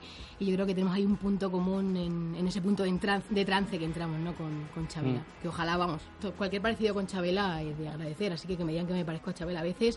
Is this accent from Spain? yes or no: yes; Extremadura, Spain; Bueno, yo soy extremeña, yo soy del norte, sí, de Extremadura, y ahí perduran muchas de las tradiciones.